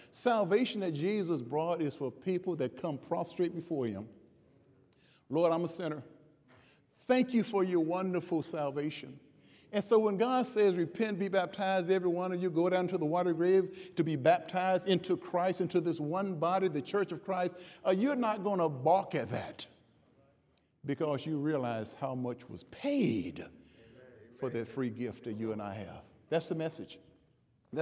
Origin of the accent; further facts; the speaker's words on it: Chicago, Illinois, United States; I grew up in Chicago.